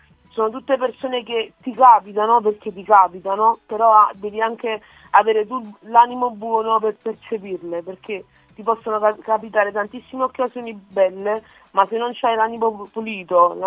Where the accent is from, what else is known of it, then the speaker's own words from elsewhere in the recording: Naples, Campania, Italy; also born or lived in Nigeria; io sono cresciuta a Napoli, venendo qua a 16 mesi, e ora avendo 29 anni è passato un bel po' di tempo